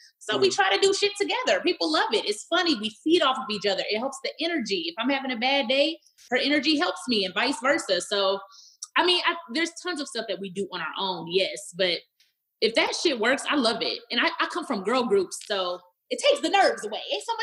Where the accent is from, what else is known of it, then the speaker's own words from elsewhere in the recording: Dallas, Texas, United States; I grew up in Pleasant Grove, the hood of Dallas, Texas. My granny is still there.